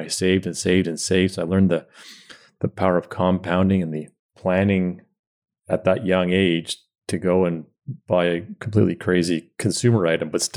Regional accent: Lennoxville, Quebec, Canada; just going between houses on Clough Street in my hometown of Lenoxville.

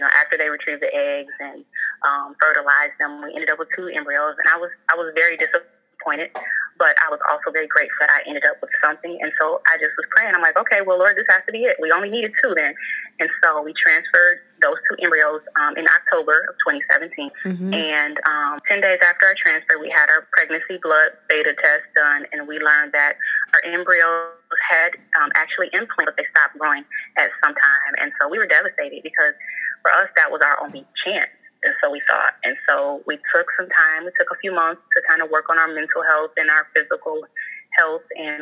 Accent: Michigan, United States; moved away as an adult; So I am originally from Michigan. I just recently relocated to Arizona.

